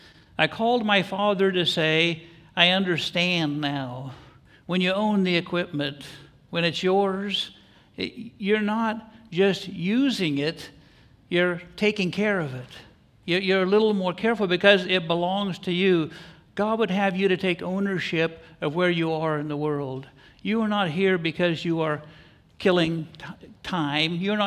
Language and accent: English; Kansas, United States; There's a law in Florida, since I'm from Kansas, there's a law in Florida called Stand Your Ground.